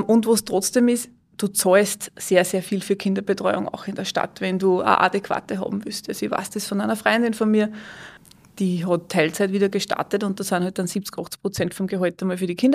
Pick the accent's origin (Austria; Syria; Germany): Austria; Upper Austria; Ich komme aus dem Innviertel.